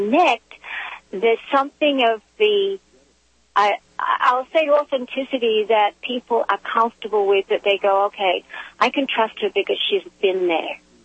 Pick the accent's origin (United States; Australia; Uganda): Australia; moved away; when I was raised in Australia and I'd been away for, at that point, 23 years.